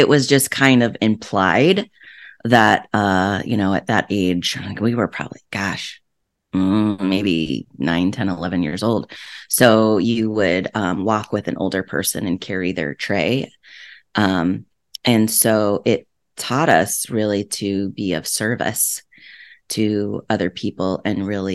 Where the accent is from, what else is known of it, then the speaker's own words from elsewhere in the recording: Iowa, United States; moved away; And to be honest, growing up in Iowa, that's kind of what we did. We drove cars really fast on the gravel roads